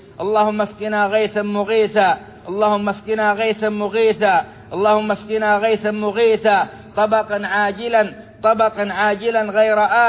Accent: Saudi Arabia; اللهم أدم على بلادنا السعودية نعمة التوحيد

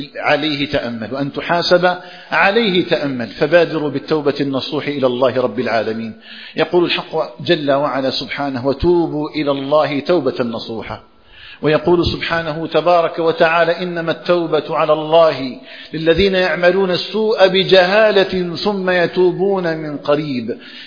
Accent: Algeria; اللهم اجعل بلدنا الجزائر آمنا مطمئنا

